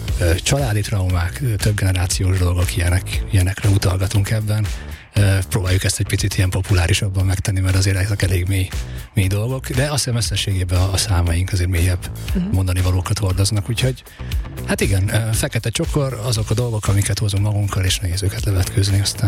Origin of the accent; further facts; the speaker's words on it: Hungary; én vidéki vagyok, sőt igazából itt a csapat nagyobbik része vidéki